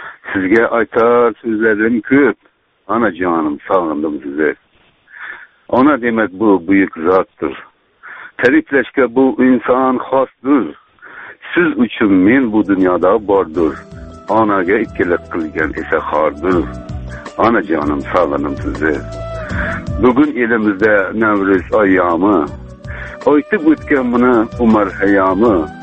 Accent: Yangibazar, Khorezm Region, Uzbekistan; now in Saint Petersburg, Russia; Asli Xorazmdanman men. Xorazmning Yangi bozor shahridan.

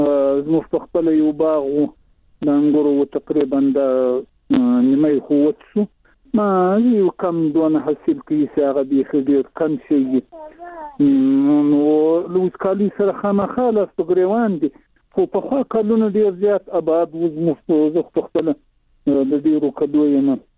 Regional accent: Shajoy, Zabul, Afghanistan; توخي هم د زابل ولایت شاجیل ولسوالي.

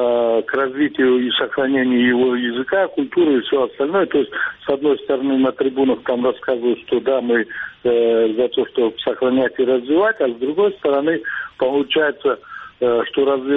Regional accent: Crimea, Ukraine; Russian is a second language; я сам крымский татарин, вынужден разговаривать не на родном языке, а на русском.

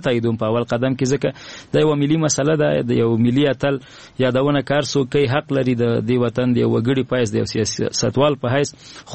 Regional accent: Nangarhar, Afghanistan; زه د ننګرهار ولایت یم

